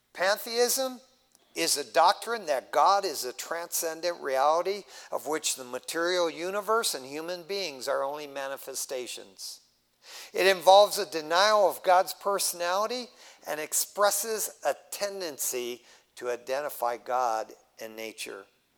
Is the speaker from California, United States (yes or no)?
yes; West Covina, California, United States; from West Covina.